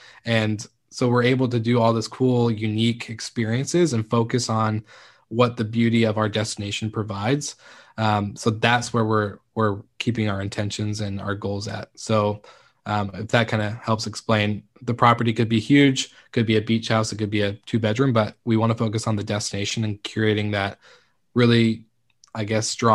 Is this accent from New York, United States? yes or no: no; Stanwood, Washington, United States; So I'll explain the destination is actually my hometown. It's Camino Island and Stanwood. So it's kind of like a little island in a city connected right between Seattle and the Canadian border.